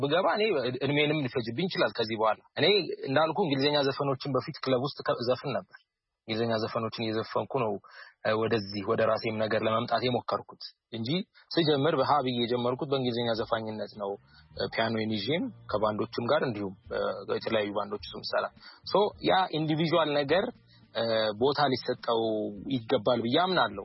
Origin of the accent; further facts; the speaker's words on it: Addis Ababa, Ethiopia; እኔ ፒያሳ ነኝ ያደግኩት። መሃል ፒያሳ ሳድግ